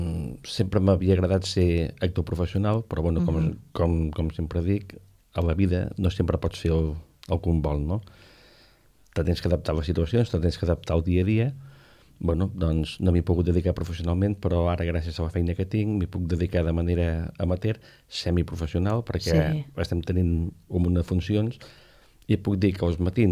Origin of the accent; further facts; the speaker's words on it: Vilaplana, Catalonia, Spain; Soc de Vilaplana